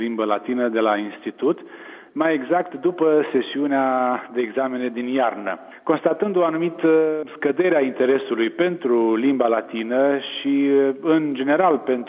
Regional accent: Romania; Am ales limba latină pentru că suntem și români, avem origini latine, dar suntem și catolici și limba oficială a bisericii este limba latină.

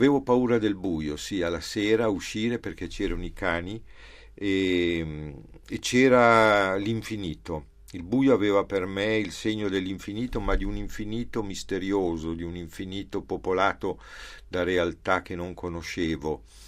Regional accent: Milan, Lombardy, Italy; also born or lived in Varesotto; io sono originario di Milano, però... A causa della guerra e dei bombardamenti la casa dei miei genitori era stata distrutta, e quindi noi siamo emigrati nel Varesotto, dove dei parenti ci hanno offerto una casa, dove abbiamo abitato fino al 1953

